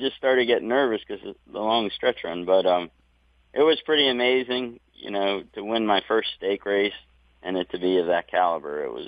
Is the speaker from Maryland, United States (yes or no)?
yes; Maryland, United States; I was born and raised here in Maryland